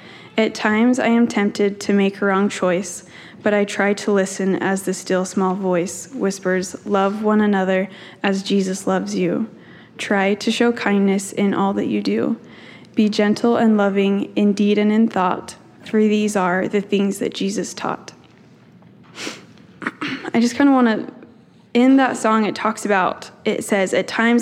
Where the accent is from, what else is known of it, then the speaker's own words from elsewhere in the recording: Vernal, Utah, United States; moved away; So I'm originally from Vernal. I moved out here for school.